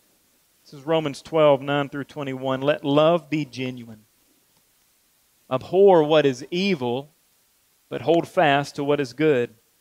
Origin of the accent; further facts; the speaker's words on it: Jackson, United States; when I was a kid and growing up in Jackson, our church slogan was, "Where it feels like family."